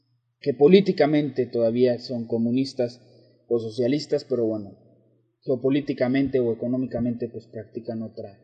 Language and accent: Spanish; Mexico; como mexicano que soy